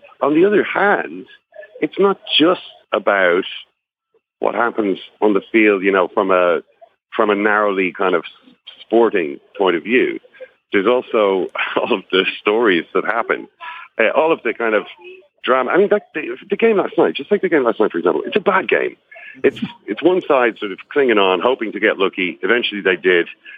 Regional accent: Ireland; I'm from Ireland

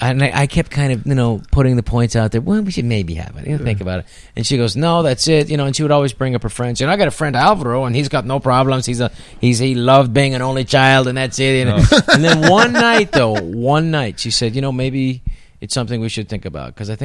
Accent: San Francisco, California, United States; I grew up in San Francisco

